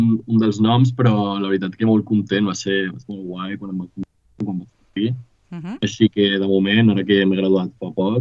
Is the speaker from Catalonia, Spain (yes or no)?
yes; Cerdanyola del Vallès, Catalonia, Spain; soc de Cerdanyola del Vallès, tinc 22 anys